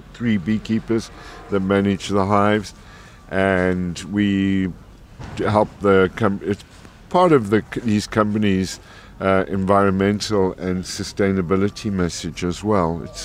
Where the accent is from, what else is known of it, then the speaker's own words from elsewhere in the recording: South Africa; moved away as an adult; now in United Kingdom; I'm South African, and I came to the UK in 1999.